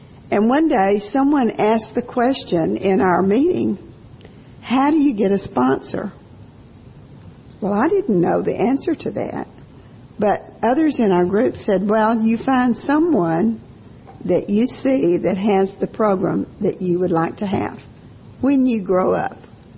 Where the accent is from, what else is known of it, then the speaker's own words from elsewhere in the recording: the South, United States; I'm from the South. She was a Yankee.